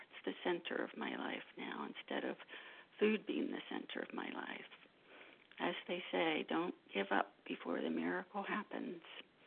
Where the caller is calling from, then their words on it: California, United States; in California, compulsive eater